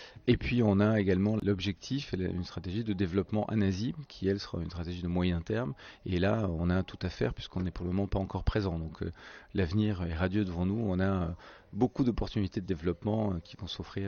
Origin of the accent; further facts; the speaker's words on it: Toulouse, Occitanie, France; born there; je suis toulousain de naissance